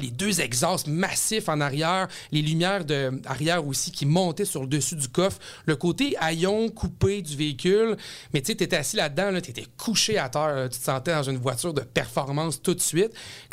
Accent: Quebec City, Quebec, Canada; Puis j'ai fait mes études à Jonquière. Puis je venais de Québec.

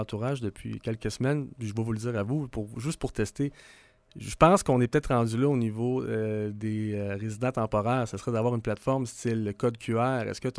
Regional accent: Cameroon; now in Canada; Je viens du Cameroun, c'est un vrai cas. Et là, finalement, ben, je suis atterri directement au Québec

